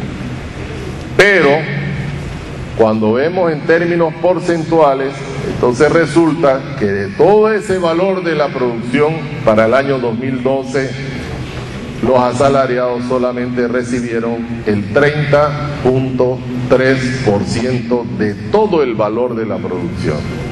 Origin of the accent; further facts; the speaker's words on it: Panama; somos más panameños también